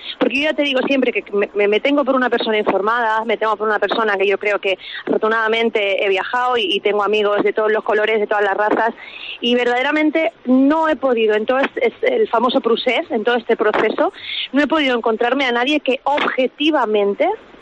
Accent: Extremadura, Spain; now in Catalonia, Spain; somos españoles y que residimos en Cataluña, y que yo me siento prácticamente ya, el otro día echaba cuentas y llevaba tantos años fuera como había vivido en Extremadura, ¿no? Me siento tan de aquí como de allí

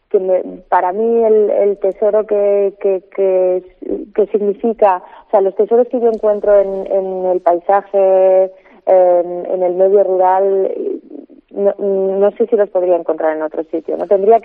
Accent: Matabuena, Community of Madrid, Spain; yo soy natural de Matabuena.

